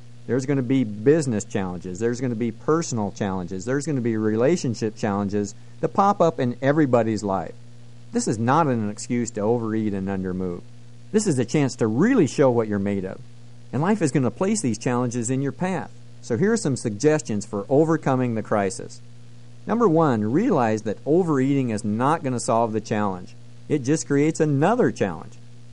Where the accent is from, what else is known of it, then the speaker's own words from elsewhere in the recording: Iowa, United States; I don't know about you, but I grew up in Iowa, and on every holiday, we got together.